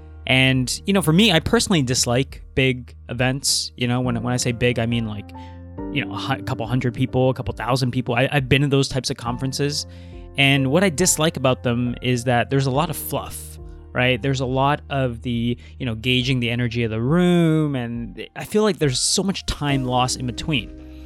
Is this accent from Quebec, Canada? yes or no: no; Toronto, Ontario, Canada; last weekend I flew in from Italy back to my hometown in Toronto.